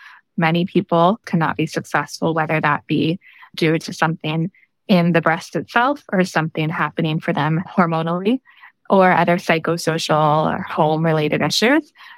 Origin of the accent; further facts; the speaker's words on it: Seattle, Washington, United States; now in Bay Area, United States; I am originally from the Seattle, Washington area.